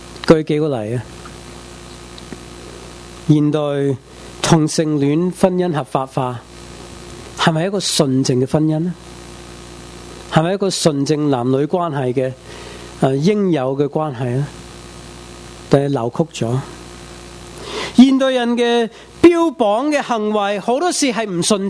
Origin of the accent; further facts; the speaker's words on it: United States; accent: American; 我有美国口音